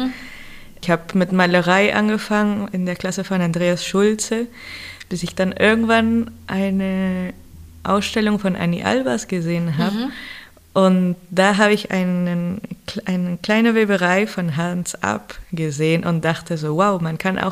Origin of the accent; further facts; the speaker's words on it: Lima, Peru; weil ich komme ja aus Lima und Lima ist eine Küstenstadt.